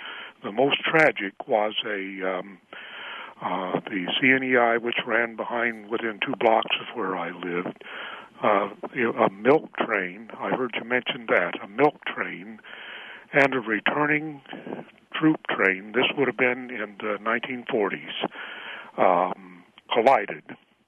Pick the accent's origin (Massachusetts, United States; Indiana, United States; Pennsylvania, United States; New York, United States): Indiana, United States; Terre Haute; I grew up in Terre Haute, Indiana.